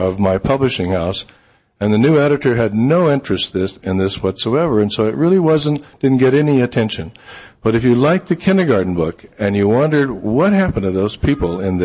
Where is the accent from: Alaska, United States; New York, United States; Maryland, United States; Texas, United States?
Texas, United States; I grew up in Texas in a very, very conservative Southern Baptist environment.